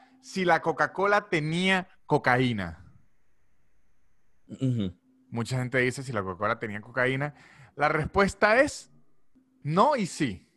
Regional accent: San Cristóbal, Táchira, Venezuela; En Venezuela, de donde soy yo, en San Cristóbal

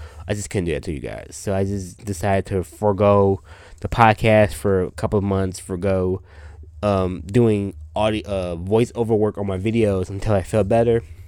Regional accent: Chicago, Illinois, United States; I've done, like, a lot of my stuff, Chicago, I'm from Chicago, so I do a lot of stuff in the Chicagoland area and things like that.

